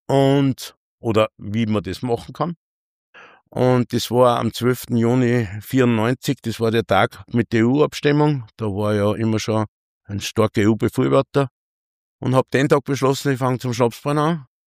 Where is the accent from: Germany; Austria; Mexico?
Austria; Axberg, Upper Austria; also born or lived in Linz; In Linz geboren, aufgewachsen in Axberg, ja.